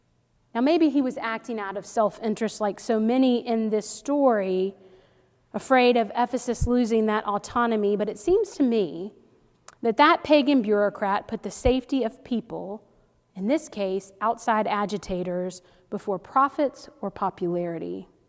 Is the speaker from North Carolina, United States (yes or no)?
yes; North Carolina, United States; now in Maine, United States; I'm from North Carolina, where there are so many Presbyterians.